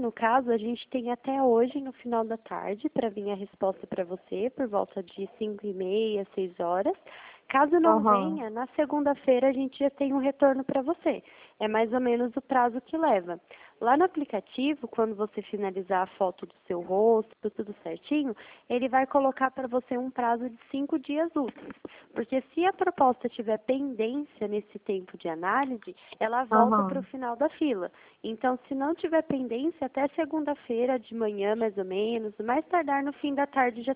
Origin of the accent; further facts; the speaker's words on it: Delfim Moreira, Minas Gerais, Brazil; moved away; eu trabalho aqui na Central, no interior de São Paulo, mas eu sou do interior de Minas Gerais. A cidade que eu moro chama Delfim Moreira, não sei, morava, né? Não moro mais lá já tem 5 anos.